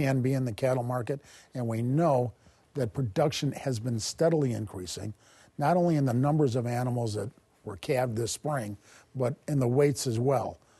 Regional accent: Chicago, Illinois, United States; now in Iowa; Now, in Iowa, it's not very popular to say that, but the fact of the matter is I grew up on the South Side and went to White Sox camp as a kid

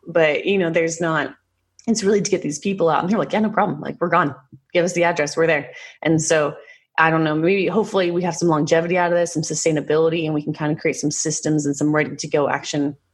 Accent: Oregon, United States; it's going to be my hometown in Oregon.

